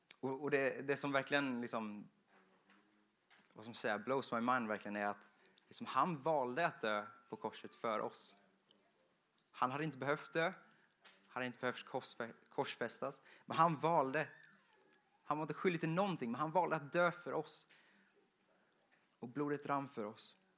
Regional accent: Vetlanda, Jönköping County, Sweden; i och med att jag är från Vetlanda. Och ni vet, från Vetlanda är det lite bonnigt så här, lite mer än Växjö kanske.

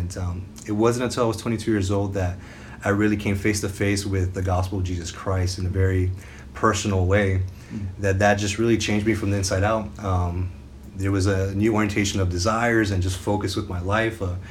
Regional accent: Miami, Florida, United States; Growing up in Miami, Florida, you know, we have, especially being from a Peruvian family, we eat different types of food

